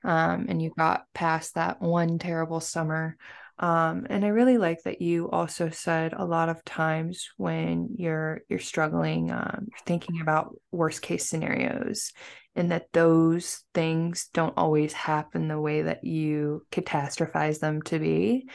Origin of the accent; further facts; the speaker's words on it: West Coast, United States; I have to choose Alaska because I'm from the West Coast.